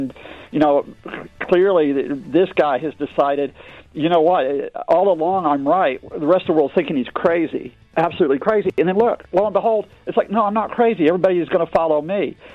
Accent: Alabama, United States; accent: American; moved away as an adult; now in United Kingdom; I'm originally from Alabama, which is like a place you may know has gone through a lot of turbulence.

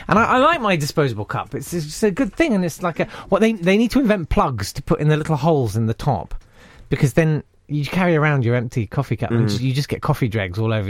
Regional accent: United Kingdom; No, because I'm British.

